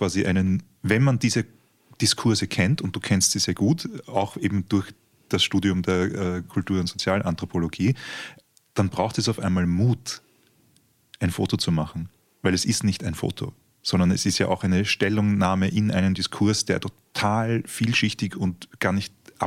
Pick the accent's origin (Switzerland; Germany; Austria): Austria; Baden, Lower Austria; ich komme aus Baden bei Wien, gut aufgewachsen